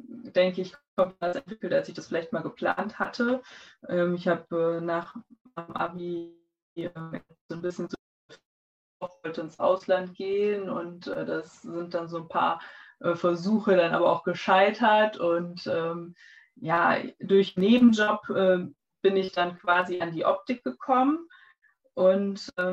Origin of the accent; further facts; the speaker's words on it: Osnabrück, Lower Saxony, Germany; Ich komme aus Osnabrück, wohne auch seit meiner Geburt sozusagen in Icker. Das ist ein kleines Dorf in der Welmer-Region.